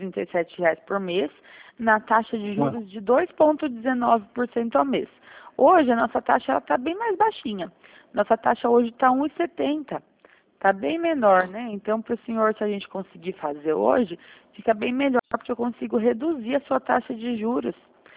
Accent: São Roque, São Paulo, Brazil; Eu sou de São Roque, tá?

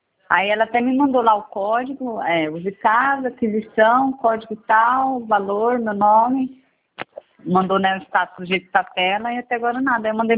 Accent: São Paulo, Brazil; Sou de São Paulo. Morei um tempo na Baixada, ano passado estava pelo Nordeste, mas eu nasci em São Paulo.

